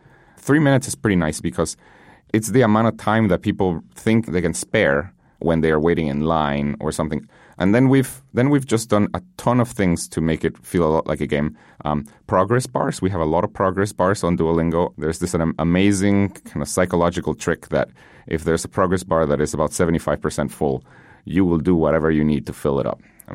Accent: Guatemala; born or raised there

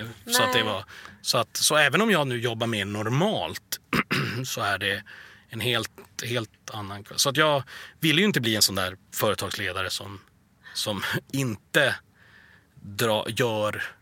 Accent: Sweden; säger det var som waste att jag var svensk

